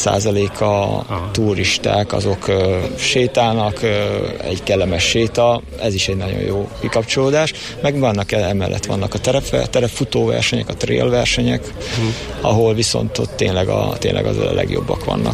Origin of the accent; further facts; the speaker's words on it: Nyíregyháza, Szabolcs-Szatmár-Bereg, Hungary; Én Nyíregyházáról jöttem.